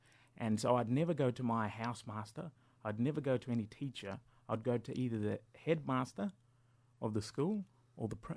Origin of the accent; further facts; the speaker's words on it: Armidale, New South Wales, Australia; now in Sydney, Australia; my mob is Dungutty and Bunjalung mob. And I grew up on Armidale and living in Sydney at the moment